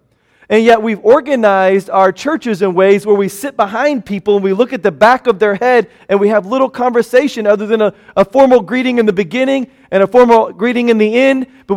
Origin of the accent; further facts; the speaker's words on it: Newton, Kansas, United States; During a recent visit to my hometown in Newton, Kansas, I picked up one of the local copies of the Newton Kansan.